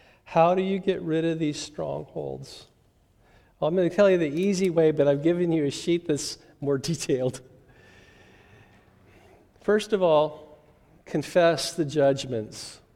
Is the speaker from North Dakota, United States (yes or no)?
no; Oregon, United States; You know, where I grew up on the Oregon coast, you were a man, if you slept with a girl, you got in a fight and you got drunk.